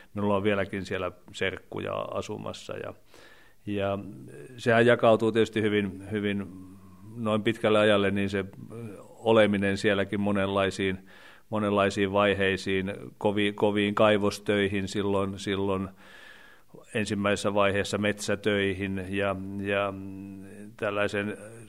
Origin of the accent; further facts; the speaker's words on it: Ostrobothnia, Finland; Se oli hyvin laaja liike Suomesta, nimenomaan Pohjanmaalta, josta minä olen kotoisin.